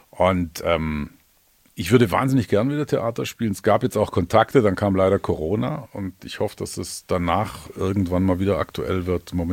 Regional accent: Stuttgart, Baden-Württemberg, Germany; also born or lived in Hamburg, Germany; ich bin groß geworden in Stuttgart, ja, war zwischendurch 3 Jahre im Internat am Bodensee, dann war ich in Hamburg auf der Schauspielschule, dann Trier, Bern, Tübingen, Saarbrücken, da war ich zuletzt am Staatstheater

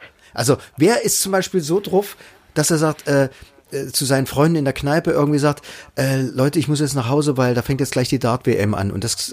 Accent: Leipzig, Saxony, Germany; Eine Rotzbremse hat man bei uns in Leipzig gesagt.

